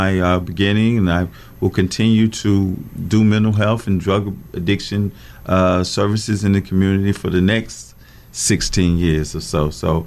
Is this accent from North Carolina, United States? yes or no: yes; Greensboro, North Carolina, United States; Well, I'm born and raised here in Greensboro, North Carolina.